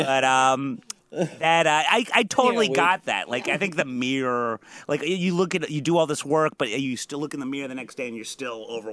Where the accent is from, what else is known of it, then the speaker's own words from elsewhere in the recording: Midwest, United States; Someone knows I'm from the Midwest.